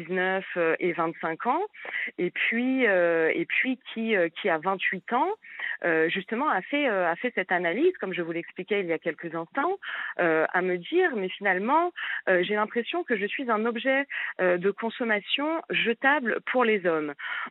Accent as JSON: {"language": "French", "town": "Lyon", "region": "Auvergne-Rhône-Alpes", "country": "France", "said": "je suis lyonnaise, donc j'ai tapé escorte Lyon"}